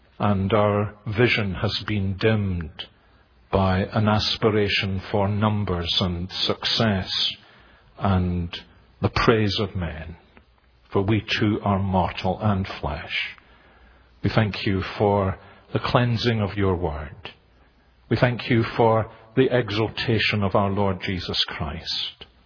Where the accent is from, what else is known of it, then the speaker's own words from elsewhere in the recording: Scotland, United Kingdom; I am Scottish